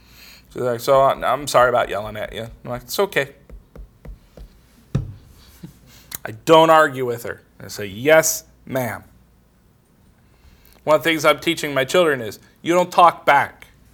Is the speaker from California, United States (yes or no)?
yes; Los Angeles, California, United States; I grew up in Los Angeles with a bunch of crazy cops in LA.